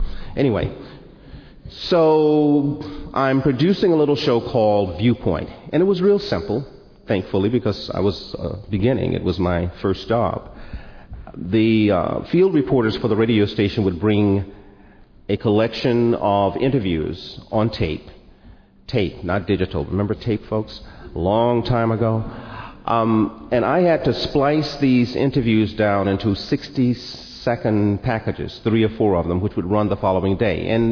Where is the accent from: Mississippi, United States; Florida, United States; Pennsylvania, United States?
Mississippi, United States; Jackson; I was working at a radio station in my hometown, Jackson, Mississippi.